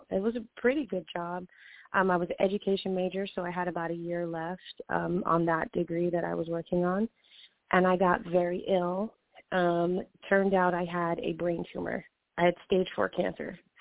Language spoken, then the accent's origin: English; Hawaii, United States; I grew up in Hawaii, so I was born and raised out there